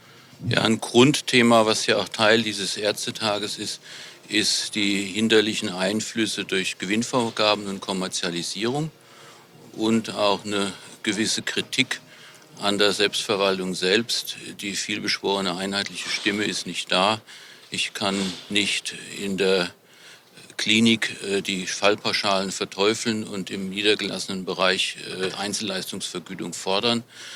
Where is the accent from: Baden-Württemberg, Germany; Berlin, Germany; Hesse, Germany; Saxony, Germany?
Hesse, Germany; Wiesbaden; Ich komme aus Wiesbaden